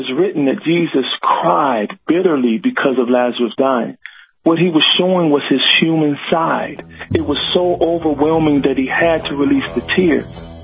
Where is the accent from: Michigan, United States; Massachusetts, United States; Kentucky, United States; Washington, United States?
Michigan, United States; Detroit; Because the way I grew up in Detroit, if you were walking down the street with your girl holding your girl's hand, you could get beat up by a lot of guys.